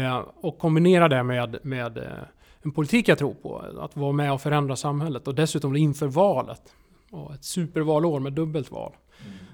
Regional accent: Gagnef, Dalarna County, Sweden; Metropol. Mellan Borlänge och Leksand.

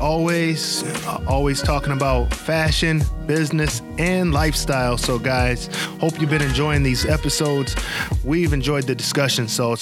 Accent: Hartford, Connecticut, United States; we have one tentatively lined up in the fall for Hartford, Connecticut, my hometown.

